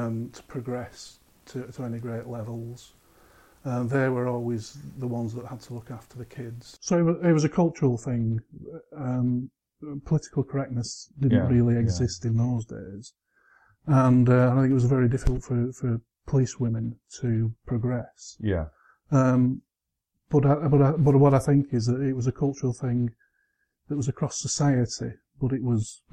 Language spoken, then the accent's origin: English; Belthorn, North West England, United Kingdom; born there; now in Preston, United Kingdom; So I was born in Belthorne. I was actually born in a house in Belthorne. I wasn't born in hospital or anything.